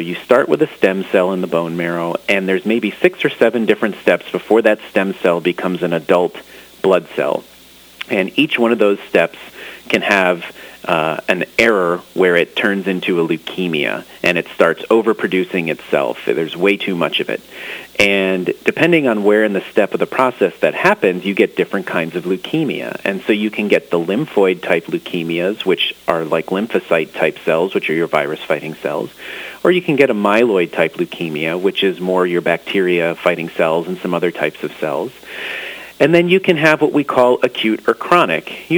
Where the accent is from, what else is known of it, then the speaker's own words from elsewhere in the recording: Connecticut, United States; I grew up in Connecticut. They're buried in snow right now.